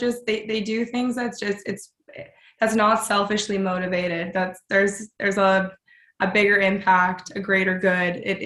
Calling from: Toronto, Ontario, Canada; I am in the sadly cold Toronto, Ontario.

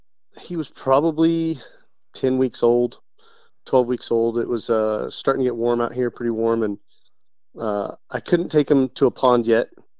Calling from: Jacksonville, North Carolina, United States; Jacksonville, North Carolina.

